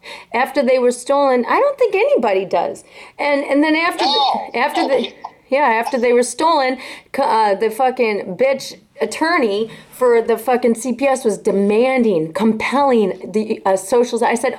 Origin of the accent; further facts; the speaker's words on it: Pennsylvania, United States; born there; I said, I'm an American national, and I was born upon the land, currently known as Pennsylvania.